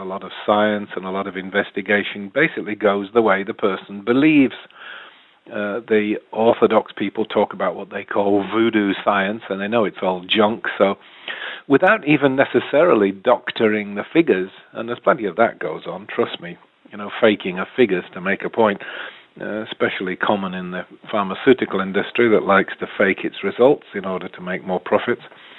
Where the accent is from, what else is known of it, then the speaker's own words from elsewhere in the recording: United Kingdom; now in United States; I'm a British MD living in California.